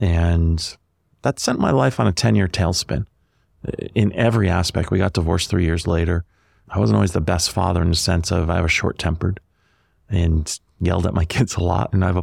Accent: Connecticut, United States; growing up in Connecticut, 40 minutes from New York City.

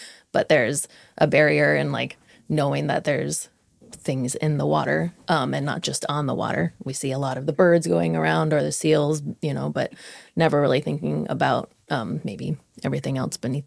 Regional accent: Delaware, United States; where we went to the beaches of Delaware, where I grew up in the States

